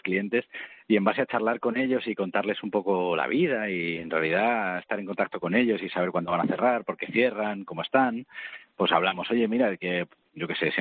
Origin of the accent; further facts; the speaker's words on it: Madrid, Community of Madrid, Spain; Yo soy de Madrid.